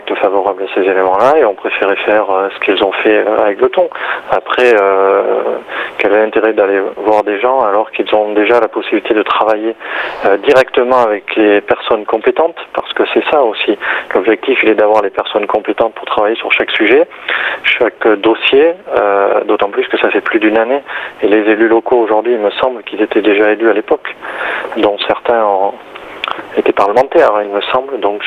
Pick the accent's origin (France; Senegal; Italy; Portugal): France; Nouvelle-Aquitaine; Pour ma part, moi je suis de la Corrèze